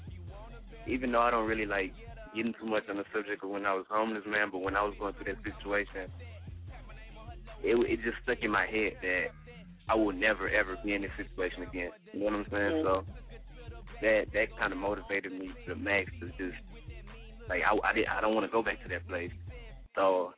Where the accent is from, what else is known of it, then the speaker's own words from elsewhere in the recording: Atlanta, Georgia, United States; now in Houston, United States; I'm from Atlanta, Zone 1, right here in Houston right now. I've been kind of, I guess you would say, kind of raised in Houston, man